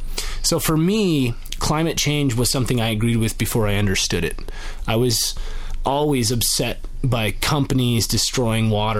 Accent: Washington, United States; So growing up in Washington State in what we now, a lot of us call Cascadia, because of the specific bioregion that exists here

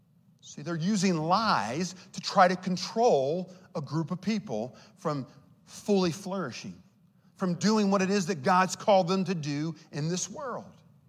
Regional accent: Ohio, United States; Many of you know I was raised in Ohio. I'm the product of my mother who is Anglo and my father who is African-American, living in an all-white, small, rural town

